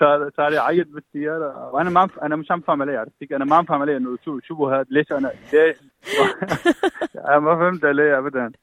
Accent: Syria; moved away as an adult; لا انا كنت من سوريا

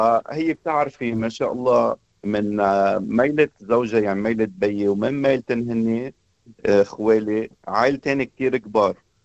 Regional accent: Mrita, North Governorate, Lebanon; now in Australia; صراحة أنا من بلدة مريطة من شمال لبنان، هي بتتميز مثل ضيعة كتير كبيرة متوسطة بين طرابلس والضمنية وصغرتا

